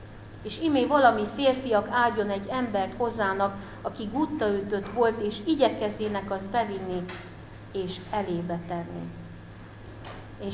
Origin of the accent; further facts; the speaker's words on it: Szabolcs-Szatmár-Bereg, Hungary; kántorképzőn voltam itt Budapesten, egyébként Szabolcs-Szatmár Bereg megyéből származom